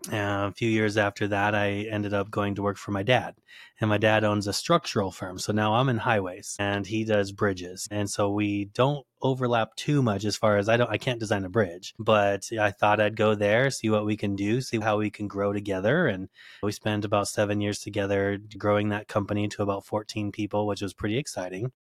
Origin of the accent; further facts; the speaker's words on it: Phoenix, Arizona, United States; So I grew up here in Phoenix and went to Arizona State University.